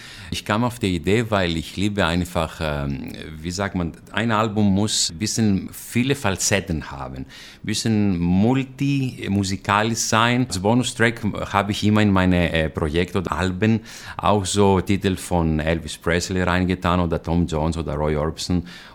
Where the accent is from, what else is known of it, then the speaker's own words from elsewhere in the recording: Thessaloniki, Central Macedonia, Greece; now in Germany; dann denke ich an meine Heimat, Thessaloniki. Ich komme aus Thessaloniki